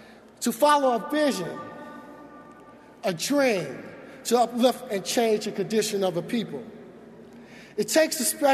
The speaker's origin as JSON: {"language": "English", "region": "Deep South", "country": "United States", "tie": "born or raised there", "said": "And while growing up in the Deep South, my parents often instilled in me the value for speaking for those who can no longer speak for themselves"}